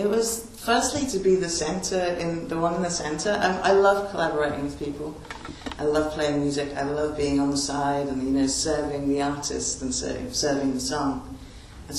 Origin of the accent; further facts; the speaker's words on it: Trinidad & Tobago; also born or lived in New York; But yeah, we grew up in Trinidad as well. I was born in Trinidad.